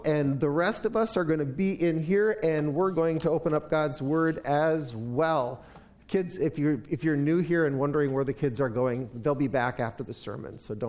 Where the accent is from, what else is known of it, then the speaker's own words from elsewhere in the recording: New Rockford, North Dakota, United States; moved away as an adult; also born or lived in Milwaukee, Wisconsin; And then came the day for me to leave home. And I moved from New Rockford, North Dakota to Milwaukee, Wisconsin to go to college.